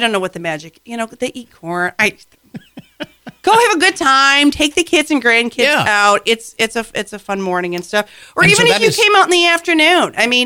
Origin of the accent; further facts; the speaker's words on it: Michigan, United States; I mean, I grew up in Michigan and we had it.